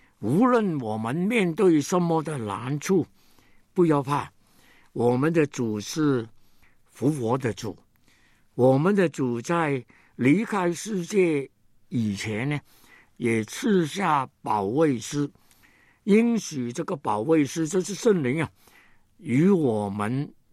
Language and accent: Chinese; China; 我们中国人呢，按圣经的理论呢，也是外邦人